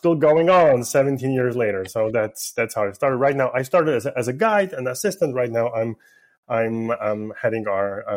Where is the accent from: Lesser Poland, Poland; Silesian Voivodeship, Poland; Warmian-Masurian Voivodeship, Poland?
Lesser Poland, Poland; Krakow; I got involved in a local Christian, Jewish dialogue group in Krakow in my hometown right now.